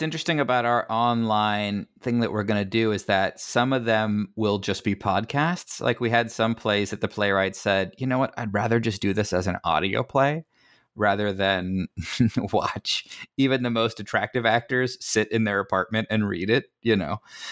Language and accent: English; Palm Beach Gardens, Florida, United States; I grew up in Palm Beach Gardens area.